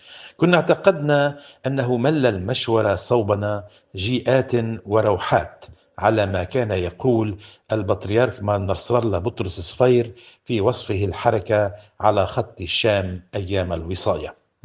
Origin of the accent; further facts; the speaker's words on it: Lebanon; نحن كلبنانيين سياديين أحرار